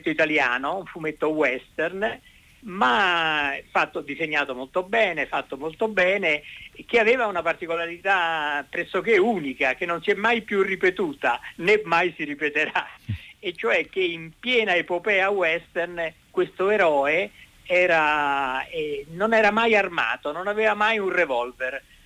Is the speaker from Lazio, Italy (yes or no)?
yes; Rome, Lazio, Italy; il mio luogo è a Roma, perché io sono romano, ma in particolare un ombelico di Roma, che è l'isola Tiberina.